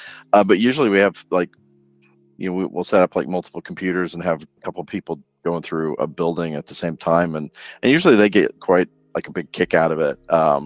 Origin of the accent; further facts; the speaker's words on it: Oklahoma, United States; moved away as an adult; also born or lived in Boston; now in Los Angeles, United States; You know, I actually went to Oklahoma State, so I grew up in Oklahoma. Then from there, I spent a number of years in Boston, and then I got kind of tired of being cold all the time. So I went to the exact opposite and moved to Los Angeles